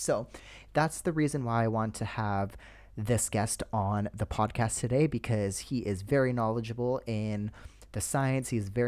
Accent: Vancouver, British Columbia, Canada; based out of Vancouver, British Columbia, my hometown.

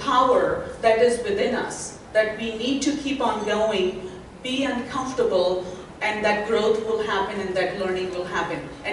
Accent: India; English is a second language; now in United States; You can also hear my accent. I come from India. I came to this country 17 years ago. I have been at Chico State for 14 years.

